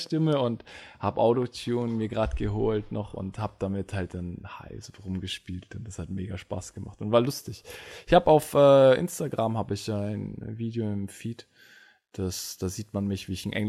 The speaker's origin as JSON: {"language": "German", "country": "India", "said": "Ich bin Inder."}